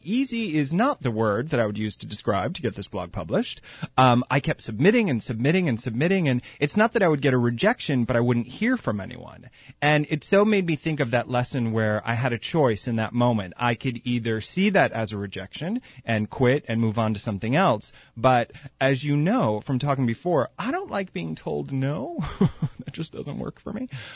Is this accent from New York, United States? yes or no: yes; New York, United States; now in Los Angeles, United States; And why do I say scorcher like a New Yorker? Because I grew up on Long Island, and I'm headed back there on Saturday.